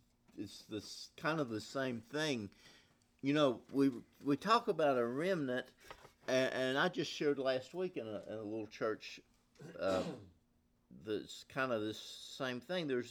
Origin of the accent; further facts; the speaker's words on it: Tennessee, United States; I'm from East Tennessee, a little town of about 50,000.